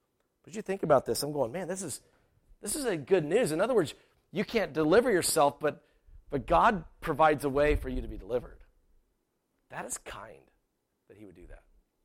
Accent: South Carolina, United States; I'm from South Carolina. South Carolina is a southern state, okay? And we don't get a lot of snow.

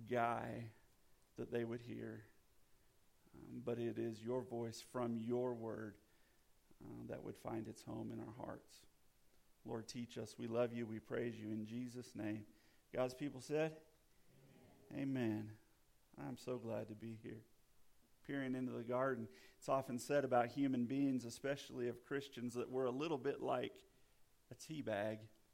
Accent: Rigby, Idaho, United States; I'm from Rigby.

